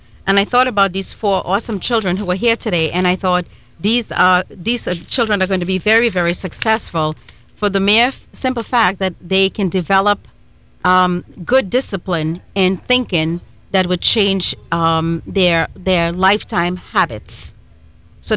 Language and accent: English; Trinidad & Tobago; now in United States; And I'm from Trinidad and Tobago.